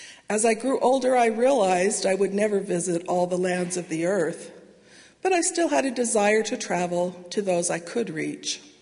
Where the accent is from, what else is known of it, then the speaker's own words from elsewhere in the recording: Utah, United States; I grew up in the Salt Lake Valley, where almost the whole valley follows the same east, west, north, and south coordinates first laid out by Brigham Young.